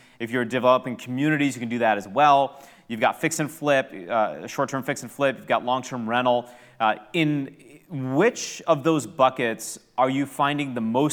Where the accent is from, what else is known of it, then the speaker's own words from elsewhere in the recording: Michigan, United States; I love the Midwest. I'm born and raised in Michigan